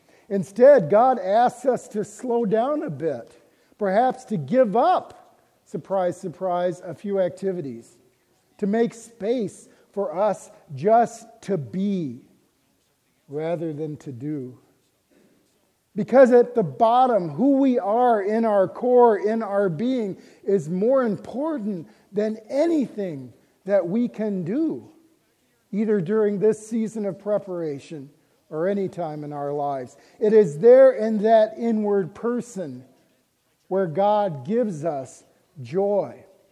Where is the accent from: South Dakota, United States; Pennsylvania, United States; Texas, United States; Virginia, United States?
Texas, United States; I'm from Texas. This is really hard.